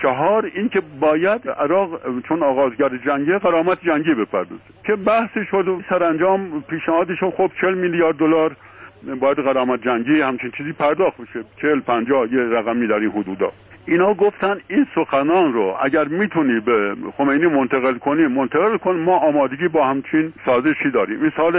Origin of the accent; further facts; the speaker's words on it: Iran; به عنوان یه ایرانی مسئول بالاخره من احساس مسئولیت به وطنم می‌کنم